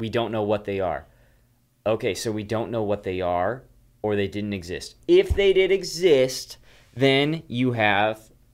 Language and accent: English; Wisconsin, United States; You know, like, we're originally from Wisconsin, so, like, there's reservations out there still